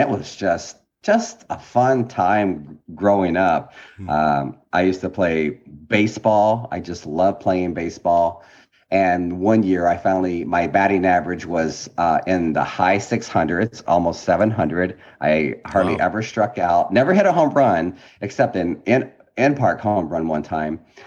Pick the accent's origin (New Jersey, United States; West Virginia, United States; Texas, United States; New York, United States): Texas, United States; Houston; So, well, I grew up in Houston, Texas, in a suburb of Aldine, and I had the biggest yard in the neighborhood.